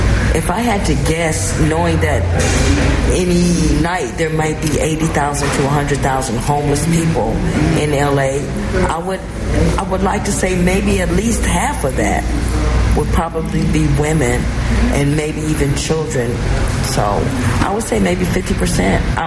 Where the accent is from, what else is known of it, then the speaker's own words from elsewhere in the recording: New Rochelle, New York, United States; now in Southern California, United States; Okay, well, originally I'm from New Rochelle, New York, on the East Coast, and I came to California in 1978, to Northern California, actually, Castle Air Force Base, where I had my first daughter.